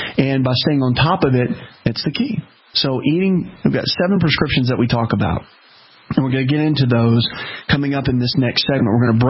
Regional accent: the South, United States; Now, listen, I'm from the South. Okay? I get this. And I see that, you know, you got to understand that we do fried chicken down here.

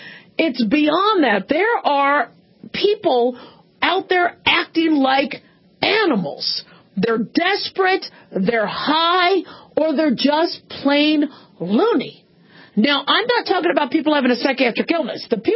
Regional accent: Phoenix, Arizona, United States; I mean, I grew up in Phoenix.

